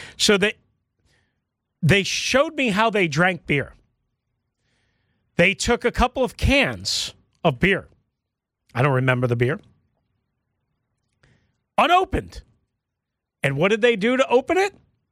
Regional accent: New York, United States; Growing up on Long Island, they were friends of my dad, my stepdad.

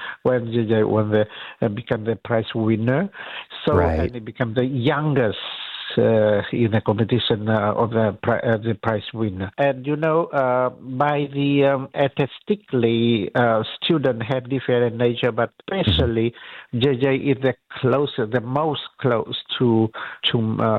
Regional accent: Canada; English is a second language; So we are both Canadian.

